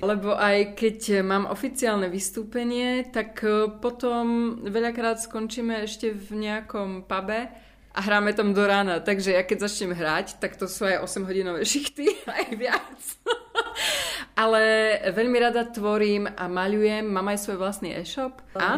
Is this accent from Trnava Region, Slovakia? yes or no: no; Prešov, Prešov Region, Slovakia; now in Prague, Czechia; Mne chýba Prešov ako moje rodné mesto a mesto, ktoré mám veľmi rada.